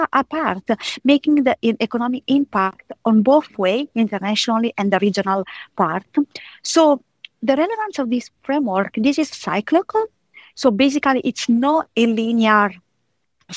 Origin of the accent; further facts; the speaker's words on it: Italy; I come from Italy, and so I work in Italy.